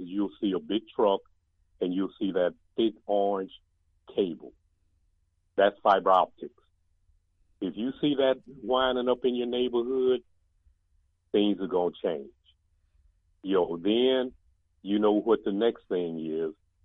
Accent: East St. Louis, Illinois, United States; also born or lived in Houston / Dallas; now in Tulsa, United States; You know, I'm from East St. Louis. I lived in Houston for 8 years. I lived in Dallas for 20 years. And now I've been here for 5 years.

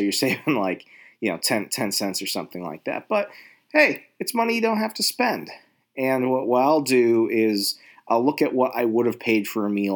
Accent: Virginia, United States; Now, I'm from Virginia. I'm an East Coast, like, food slut.

